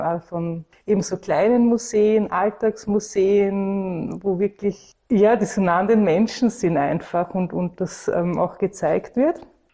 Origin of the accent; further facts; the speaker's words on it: Upper Austria, Austria; now in Vienna, Austria; Und als Wienerin, also Oberösterreicherin, die zugewandert ist, interessiert man sich natürlich speziell für seine Stadt